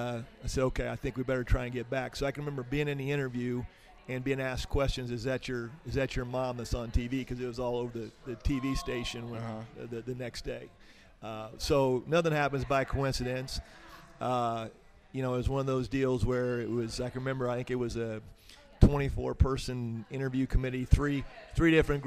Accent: Indiana, United States; And growing up in Hamilton County and having been a head coach at Noblesville

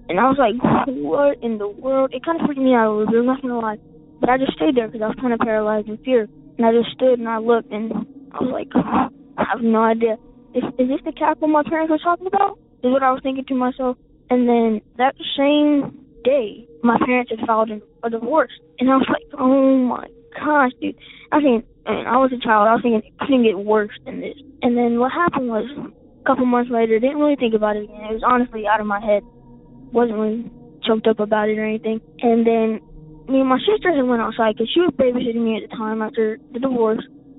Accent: South Carolina, United States; Sounds like a goofy name, but I'm from South Carolina, and we live in a very small town

